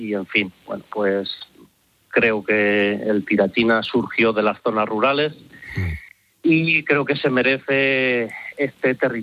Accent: Las Mesas, Castilla-La Mancha, Spain; yo soy de la tierra, soy de Las Mesas, de la provincia de Cuenca.

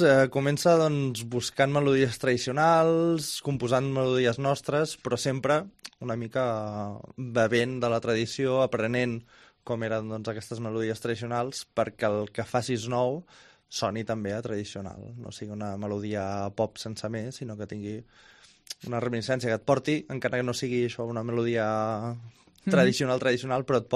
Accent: Catalonia, Spain; Som del Maresme.

